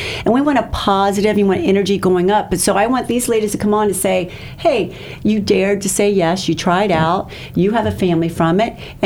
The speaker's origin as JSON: {"language": "English", "town": "Tampa", "region": "Florida", "country": "United States", "tie": "born or raised there", "said": "we are from Tampa, so we are born and raised here."}